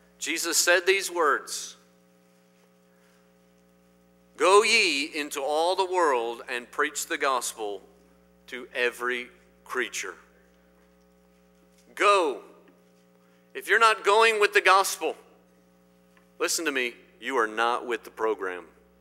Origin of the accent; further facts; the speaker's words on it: Indiana, United States; I grew up in Indiana. We played basketball in Indiana.